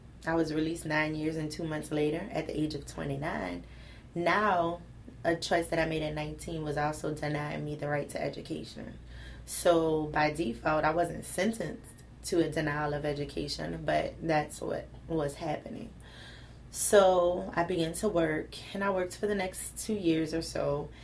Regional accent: Vacherie, Louisiana, United States; I had a humble beginning. I'm from Vastry, Louisiana, a small country town in St. James Parish. I grew up there. At about 18, I got a scholarship to Xavier University

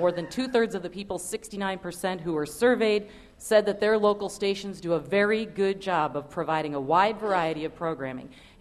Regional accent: Seattle, Washington, United States; now in Burien, United States; And even though I was born in Seattle and lived here till I was 9, that was where my early radio career started. I actually do have the privilege of saying I was born here, and so I am a native.

